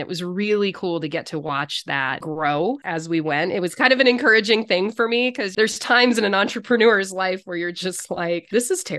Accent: California, United States; also born or lived in Chicago; I grew up in Northern California. I did my residency and my schooling in Chicago.

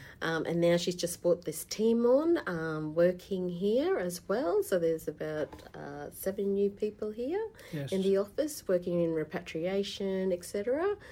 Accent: Queensland, Australia; Yeah, no, I'm Australian South Sea Islander, and my family's there from around Rockhampton and Mackay. Mm-hmm. Grew up there around that area, and, you know, grandmother's place around Joskalee.

